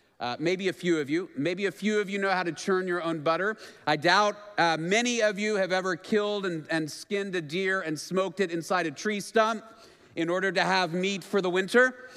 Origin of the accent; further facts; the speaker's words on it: Dallas, Texas, United States; So I grew up in Dallas, and growing up in Dallas, of course, this was before smartphones, before we had GPS.